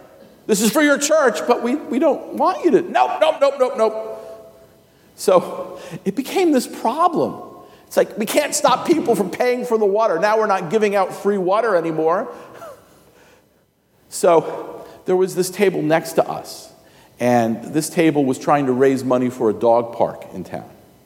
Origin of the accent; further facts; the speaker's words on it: New Jersey, United States; I come from New Jersey where people say a lot worse.